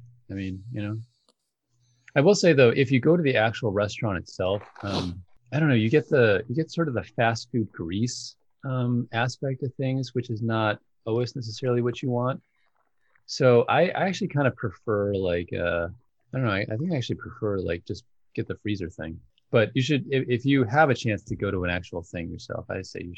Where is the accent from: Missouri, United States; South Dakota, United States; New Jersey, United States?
New Jersey, United States; I grew up in New Jersey, and there's a lot of White Castles all over the place.